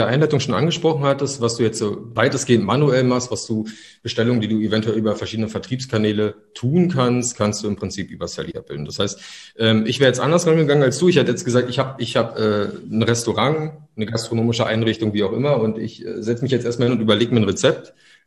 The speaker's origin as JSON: {"language": "German", "region": "Berlin", "country": "Germany", "tie": "born or raised there", "said": "Ich komme aus Berlin, bin gebürtiger Berliner"}